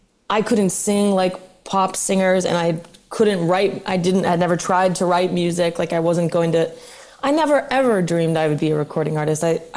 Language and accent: English; Midwest, United States; I grew up in the Midwest and in a town where, like I said, I didn't know anyone who had become a professional performer.